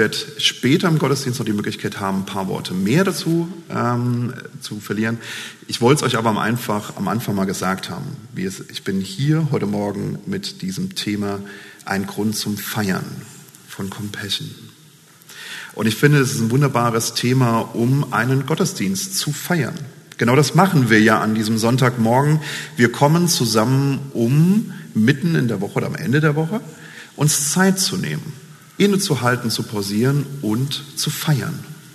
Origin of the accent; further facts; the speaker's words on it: Rhineland-Palatinate, Germany; Ich komme aus der Pfalz ursprünglich und genauer gesagt aus der Saarpfalz. Das ist so ein schmaler Grenzstreifen zwischen Rheinland-Pfalz und dem Saarland.